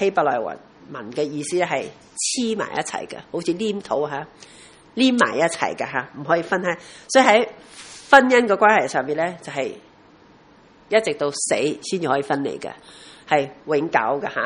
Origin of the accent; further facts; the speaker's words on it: Hong Kong; 我说不早，我是香港人迟啫。